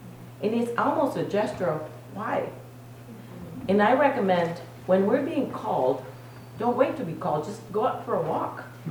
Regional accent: Topeka, Kansas, United States; also born or lived in Mexico; I was born in Mexico. My family immigrated from Mexico in Topeka, Kansas in the early 70s. I was raised between very white people and very black.

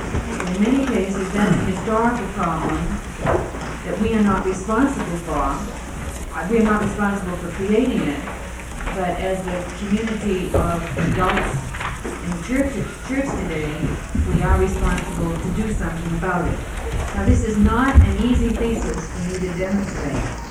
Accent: Boston, Massachusetts, United States; I'm a sociologist from Boston.

